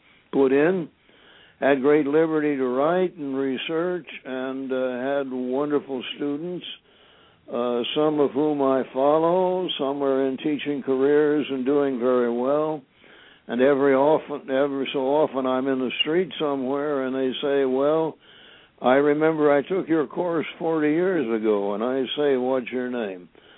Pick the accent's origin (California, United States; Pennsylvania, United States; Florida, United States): California, United States; Long Beach; I grew up in California in the area of Los Angeles, Long Beach, California. I was out in California before the big amounts of smog came in.